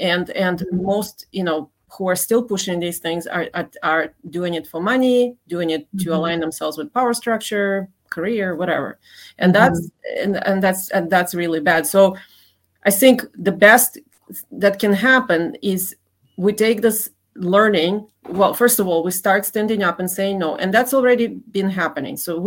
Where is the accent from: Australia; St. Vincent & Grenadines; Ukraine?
Ukraine; now in United States; I'm from Ukraine, actually.